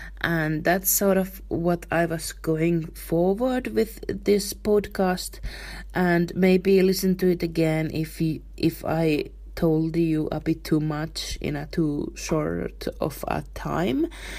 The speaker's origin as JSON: {"language": "English", "country": "Finland", "second_language": "English", "said": "So about my country, I'm from Finland. It's the land of the midnight sun"}